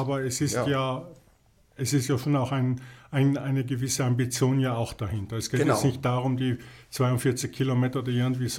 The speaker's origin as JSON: {"language": "German", "region": "Trentino-Alto Adige", "country": "Italy", "said": "Ich bin ja Südtiroler, ich bin ja italienischer Staatsbürger."}